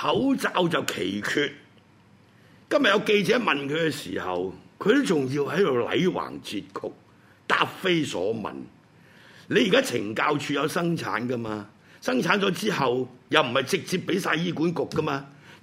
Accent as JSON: {"language": "Cantonese", "country": "Hong Kong", "said": "即係我哋香港人好中意去嘅地方"}